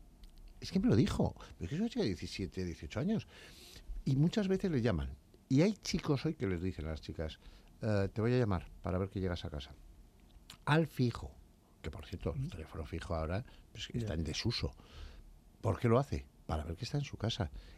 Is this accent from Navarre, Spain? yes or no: yes; Pamplona, Navarre, Spain; grupos de manadas que empezaron en mi tierra, en Pamplona